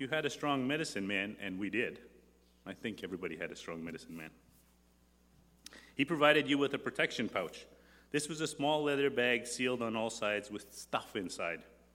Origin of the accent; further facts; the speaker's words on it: Alberta, Canada; I'm a Métis from the Canadian North.